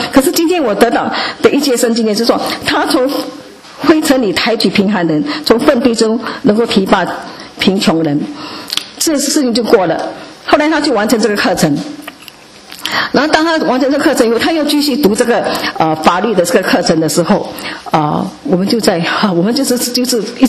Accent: China; 可是我们是平民，我们是中国人，我们不可能进去的。

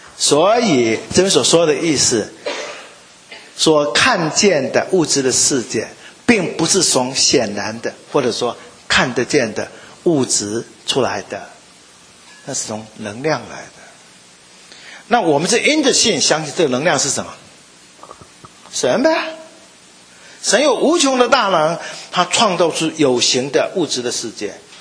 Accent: Taiwan; 我们台湾话讲就是，无鱼虾嘛好

